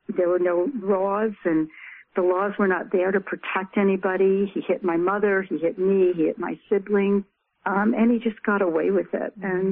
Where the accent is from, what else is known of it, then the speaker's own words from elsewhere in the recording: New York, United States; I grew up in Westchester County in a wealthy suburb.